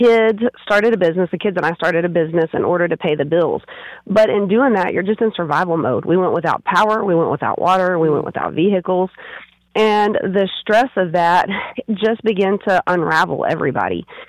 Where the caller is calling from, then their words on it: Montrose, Iowa, United States; We are in Montrose, Iowa.